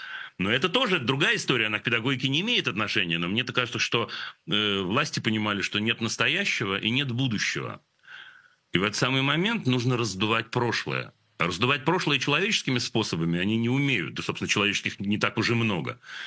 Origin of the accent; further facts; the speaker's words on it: Saint Petersburg, Russia; И действительно, ну, видите, я из Ленинграда же.